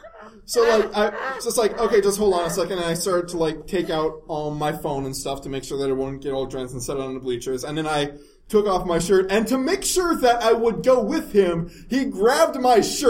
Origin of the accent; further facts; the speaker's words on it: Wisconsin, United States; I'm from Wisconsin.